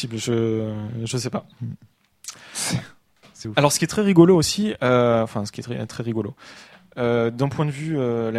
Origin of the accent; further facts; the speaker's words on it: South, France; Moi, je dis un jouet, je viens du Sud, j'ai un très bon accent, je dis jouets.